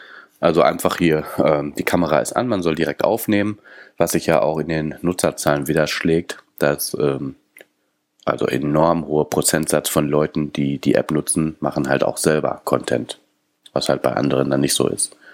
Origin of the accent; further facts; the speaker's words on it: California, United States; German is a second language; ich komme ja auch aus Kalifornien